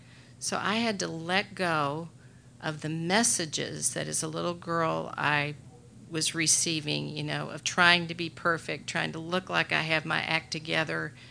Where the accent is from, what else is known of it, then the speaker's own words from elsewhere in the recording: the South, United States; You know, I grew up in the South.